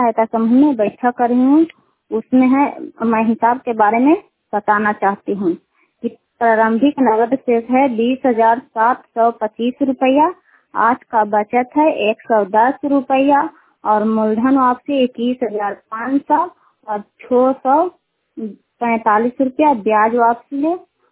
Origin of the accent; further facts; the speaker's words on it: Bihar, India; कुकहरिया के रहने वाले हैं, रुखाई पंचायत के हैं, चंडी प्रखंड नालंदा जिला के।